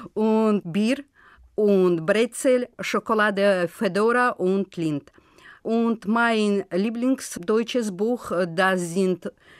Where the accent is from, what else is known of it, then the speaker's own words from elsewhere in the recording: Baku, Azerbaijan; German is a second language; Ich komme aus Aserbaidschan, zwar aus der Hauptstadt von meinem Land, Baku. Baku liegt am Ufer des Kaspischen Meeres.